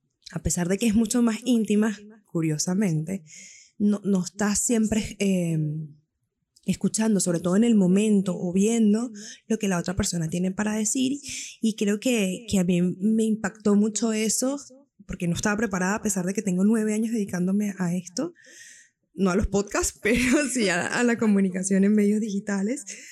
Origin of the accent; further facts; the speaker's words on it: Venezuela; yo soy venezolana